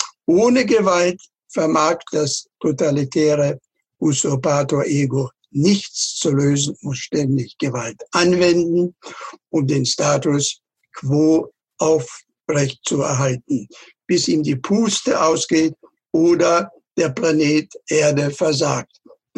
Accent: Salzgitter, Lower Saxony, Germany; also born or lived in eastern Europe; Mein Jahrgang ist 1934. Geboren bin ich im östlichen Teil Europas und dort habe ich meine Kindheit verbracht. Aufgewachsen bin ich in Mitteleuropa und zwar in Salzgitter, Niedersachsen.

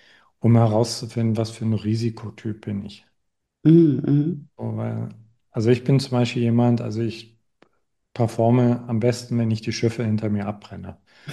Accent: East Germany, Germany; also ich komme aus dem Osten.

